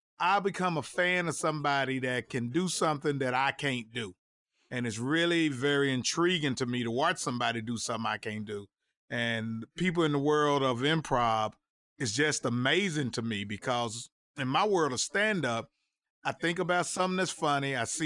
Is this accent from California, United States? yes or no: no; Fort Worth, Texas, United States; whenever I get out of Texas and I tell somebody I'm from Fort Worth, they give me the side eye